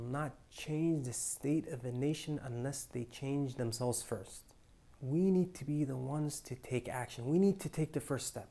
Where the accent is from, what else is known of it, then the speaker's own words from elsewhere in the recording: Canada; growing up in Canada, you know, I went through my own struggles as a Muslim.